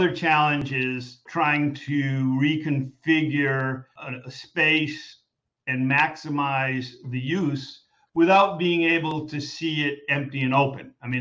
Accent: Boston, Massachusetts, United States; Berklee College of Music is in it's in really downtown Boston, which as an aside is where I grew up, my hometown.

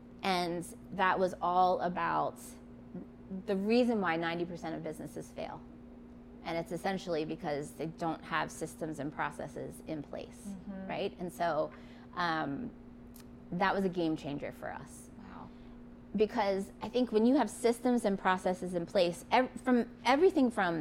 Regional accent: Florida, United States; And then when I grew up in Florida, spent most of my childhood in Florida and I had fruit trees.

